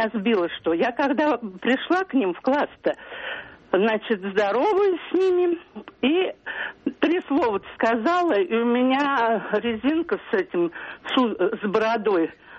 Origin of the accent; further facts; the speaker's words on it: Podolsk, Moscow Oblast, Russia; я из Подольска.